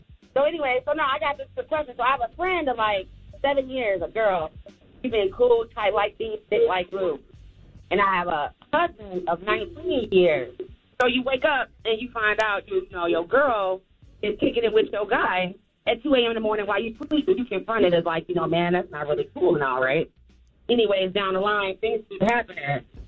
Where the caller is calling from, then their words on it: Chicago, Illinois, United States; I'm calling from Chicago, so I have this question for you all.